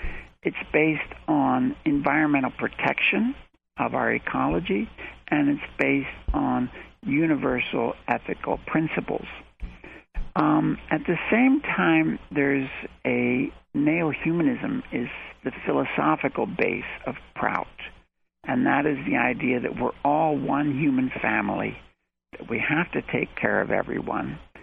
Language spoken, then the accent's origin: English; United States; born there; Sure. I was born in the United States.